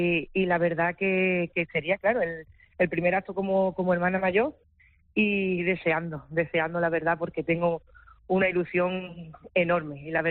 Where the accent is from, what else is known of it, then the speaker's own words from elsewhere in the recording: Almonte, Andalusia, Spain; con mi pueblo de Almonte cuidándome en todo momento